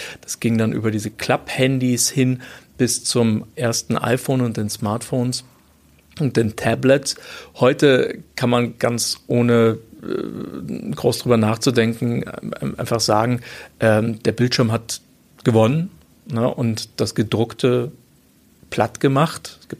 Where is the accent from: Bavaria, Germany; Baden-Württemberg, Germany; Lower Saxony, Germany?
Bavaria, Germany; Munich; also born or lived in Bonn; Ich bin schon in frühen Kindheitsjahren nach Bayern verschleppt worden. Ich bin hier in München zur Schule gegangen und bin dann auch hier, habe hier auch mein Abitur gemacht.